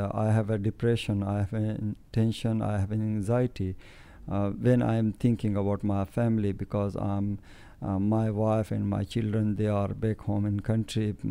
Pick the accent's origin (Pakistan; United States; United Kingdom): Pakistan; Quetta, Balochistan; English is a second language; moved away; also born or lived in Afghanistan; Basically, I'm from Afghanistan, and I grew up in Quetta, Pakistan.